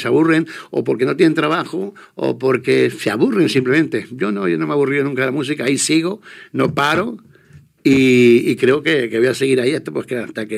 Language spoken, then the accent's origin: Spanish; Catalonia, Spain; voy a empezar a estar aquí en mi tierra, porque ya lo necesito.